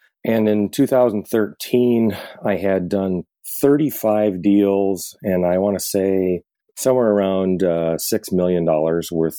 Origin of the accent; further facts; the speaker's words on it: Iowa, United States; I grew up in Eastern Iowa, moved out here for college, met my wife at college on the first day of college.